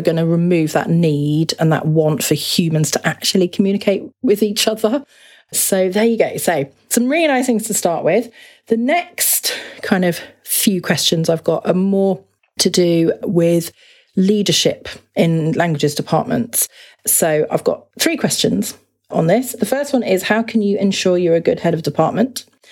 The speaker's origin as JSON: {"language": "English", "country": "United Kingdom", "said": "you know, I'm British, but we are quite negative about languages."}